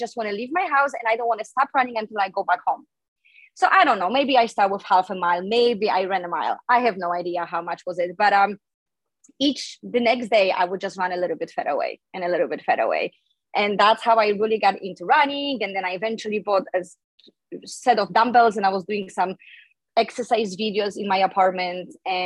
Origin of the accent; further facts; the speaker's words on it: Poland; English is a second language; I'm originally from Poland, and when I was growing up in Poland